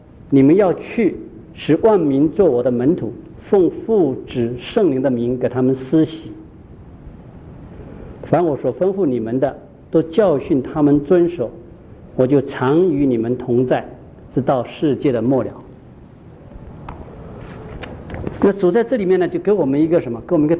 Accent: China; now in United States; 我是从国内出来的，来了美国也有好多年了。

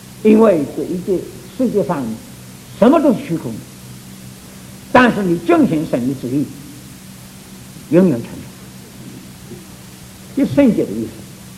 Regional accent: China; 他问我你是哪一国人呢？我说我是中国人。

